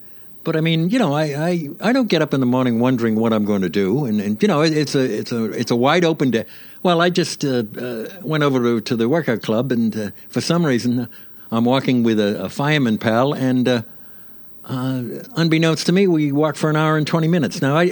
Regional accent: Massachusetts, United States; Yeah, I'm a Republican from Massachusetts.

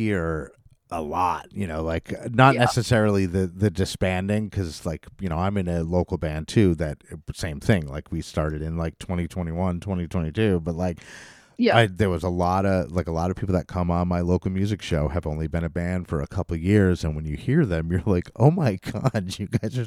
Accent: Albany, New York, United States; because again, I'm from the Albany, New York area

